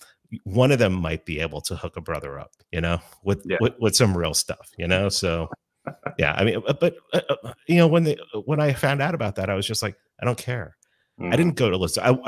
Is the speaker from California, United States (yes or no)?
no; Bronx, New York, United States; But and I'm from the Bronx. So my mouth gets me in trouble sometimes.